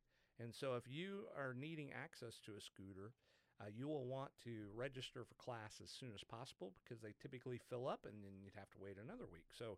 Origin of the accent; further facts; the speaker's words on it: Kansas, United States; Well, in Kansas, I grew up in Kansas.